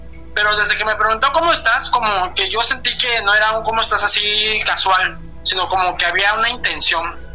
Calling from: Campeche, Mexico; Ah, Campeche.

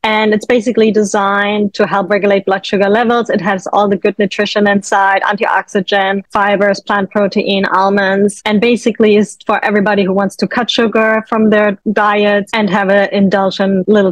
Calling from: New York City, New York, United States; Yeah, I'm calling in from New York City

